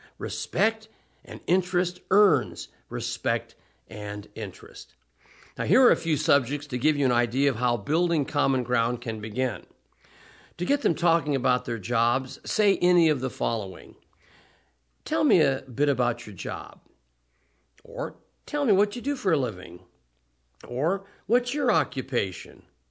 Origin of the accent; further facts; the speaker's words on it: Arizona, United States; a good question for salespeople in my home state of Arizona or other states where large numbers of people are moving in is, where are you from?